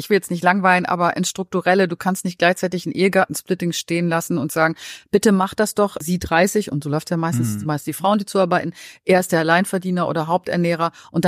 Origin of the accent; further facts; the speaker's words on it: Lower Saxony, Germany; wie meine Heimatgemeinde in Niedersachsen, kleines Kaff